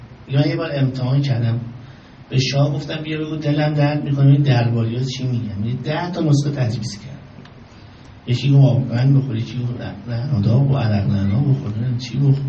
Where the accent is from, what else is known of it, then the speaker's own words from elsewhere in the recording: Amol, Mazandaran, Iran; من ترکم آملی هستم،